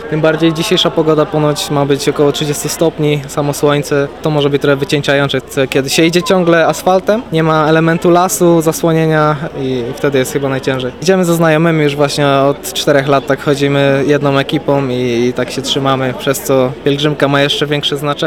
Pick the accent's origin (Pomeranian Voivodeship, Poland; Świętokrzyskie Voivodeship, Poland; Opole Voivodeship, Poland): Opole Voivodeship, Poland; Nysa; jestem z Nys.